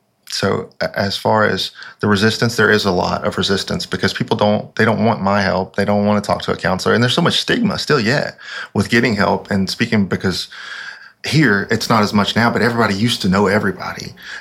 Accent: Appalachia, United States; but as an Appalachian, I think that we all carry certain traits that, like, we're very self-sufficient.

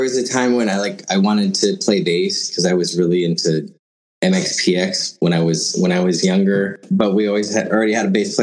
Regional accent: Winchester, Virginia, United States; now in Los Angeles, United States; I grew up in Winchester, Virginia.

